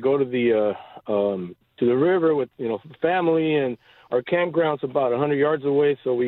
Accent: Los Angeles, California, United States; I grew up in L.A.

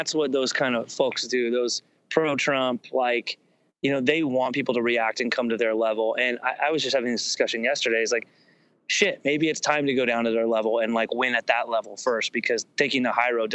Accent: Santa Barbara, California, United States; I grew up around the Shiflets in Santa Barbara

